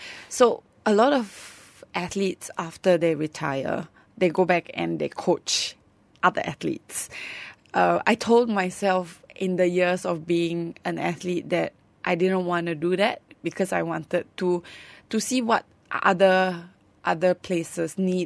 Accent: Malaysia; I feel that is something that we as Malaysian athletes should look up to.

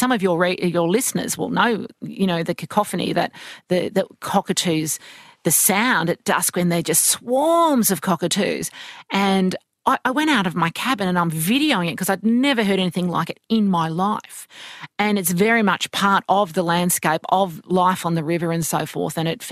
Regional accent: Matraville, New South Wales, Australia; born there; I'm a city girl. I was born in Matraville near La Perouse

